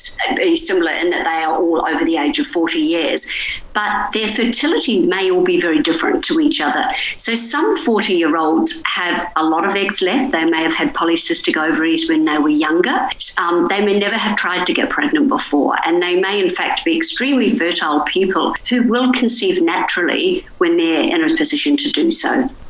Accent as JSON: {"language": "English", "country": "New Zealand", "lives_now": "Sydney, Australia", "said": "So I'm based in the Sutherland Shire in Sydney. Originally, I'm from New Zealand."}